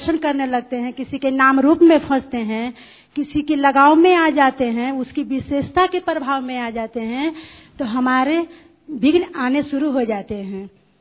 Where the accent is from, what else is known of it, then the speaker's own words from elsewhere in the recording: Aurangabad, Bihar, India; मैं बिहार से आई हूँ, बिहार औरंगाबाद जिले से हूँ